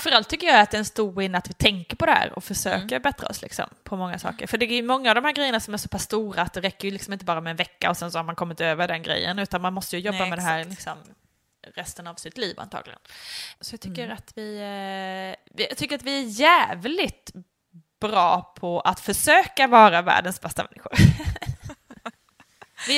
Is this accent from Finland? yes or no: no; Italy; Swedish is a second language; ja, jag är en italienare, ni fattar inte grejen